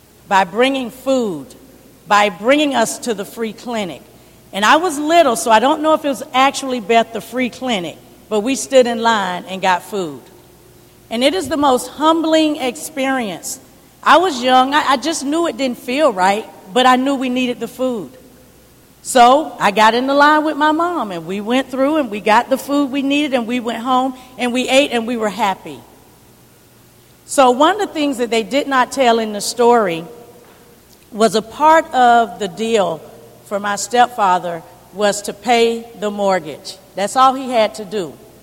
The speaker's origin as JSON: {"language": "English", "town": "St. Petersburg", "region": "Florida", "country": "United States", "tie": "born or raised there", "said": "I was born and raised here in St. Petersburg. I was born in Mercy Hospital. That's where African Americans were born, and we called it on the Deuces back then, on 22nd Street."}